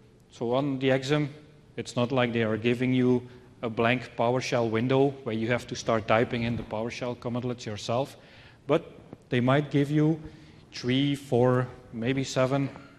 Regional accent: Belgium; I'm from Belgium

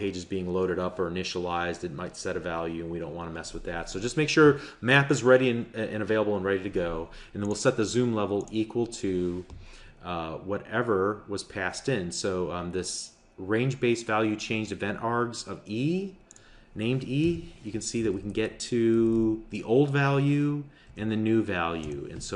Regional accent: Burbank, Illinois, United States; a park near the house where I grew up in Chicago, in a little town called Burbank.

